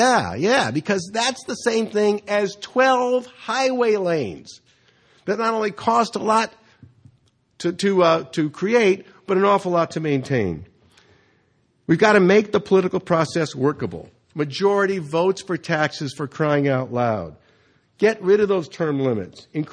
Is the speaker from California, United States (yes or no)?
yes; California, United States; I grew up in California. I grew up in the 50s and 60s.